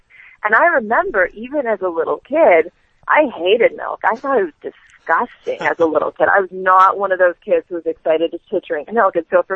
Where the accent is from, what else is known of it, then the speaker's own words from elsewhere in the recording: Los Angeles, California, United States; when I was growing up in San Fernando Valley in Los Angeles